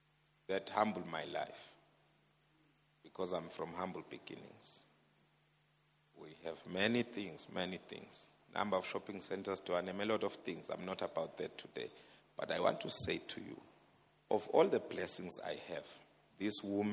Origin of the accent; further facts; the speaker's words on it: Eswatini; I'm from Swaziland, Eswatini now. I'm a child of God above everything else.